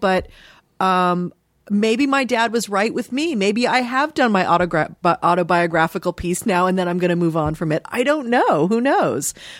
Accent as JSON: {"language": "English", "town": "Dayton", "region": "Ohio", "country": "United States", "tie": "born there", "said": "I was born in Dayton, Ohio. My mom was born and raised in Dayton, Ohio."}